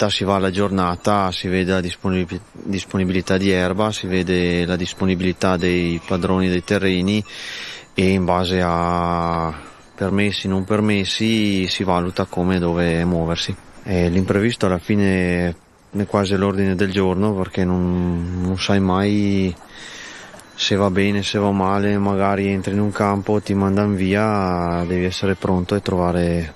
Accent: Trentino-Alto Adige, Italy; vengo dalla Val Badia

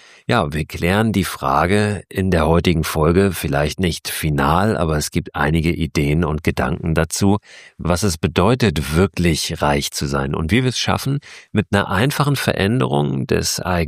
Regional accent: Germany; Auf der anderen Seite gibt es aber auch viele Produkte, die hier sehr, sehr viel günstiger sind als bei uns in Deutschland.

